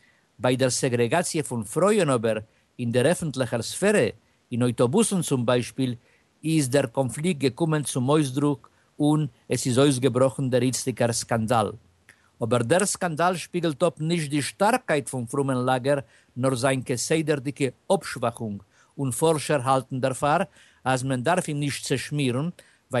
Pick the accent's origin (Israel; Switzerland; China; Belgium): Israel; Bei uns in Israel in die 60er und 70er Jahren ist gegangen verkehrt